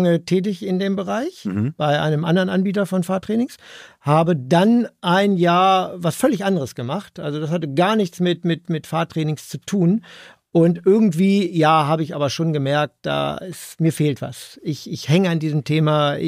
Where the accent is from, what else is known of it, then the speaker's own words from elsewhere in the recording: Hanover, Lower Saxony, Germany; Ich bin 54 Jahre alt, in Hannover geboren, lebe dort schon immer